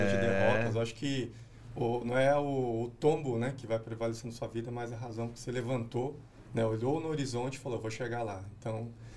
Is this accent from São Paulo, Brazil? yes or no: yes; Mogi das Cruzes, São Paulo, Brazil; Eu nasci em Mogi das Cruzes, sou original